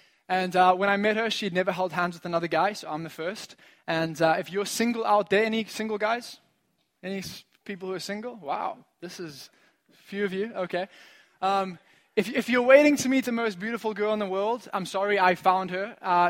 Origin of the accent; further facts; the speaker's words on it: Zimbabwe; accent: British; I have a British accent, a American passport, a Zimbabwean ID, and I'm from Africa.